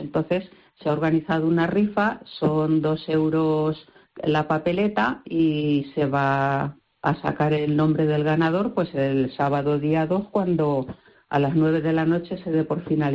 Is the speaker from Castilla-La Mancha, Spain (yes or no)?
yes; Valverde del Júcar, Castilla-La Mancha, Spain; hice una exposición en mi pueblo, en Valverde del Júcar